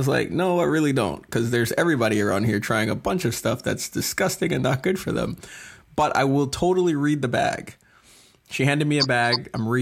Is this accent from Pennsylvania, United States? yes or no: no; New York, United States; So that's why I mean, look, I'm from Long Island.